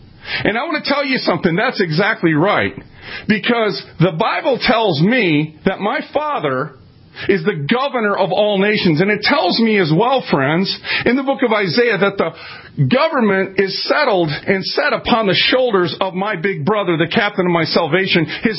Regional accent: Minneapolis, Minnesota, United States; You know, I'm from North Minneapolis. It's kind of the hood in North Minneapolis, okay? And I'm from North Minneapolis, and it's a part of Minneapolis.

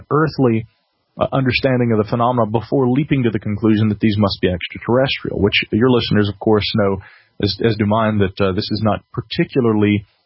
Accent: Asheville, North Carolina, United States; here in my hometown of Asheville.

